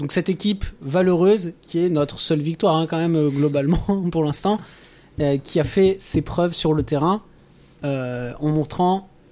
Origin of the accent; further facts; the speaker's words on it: France; Déjà parce qu'on est français.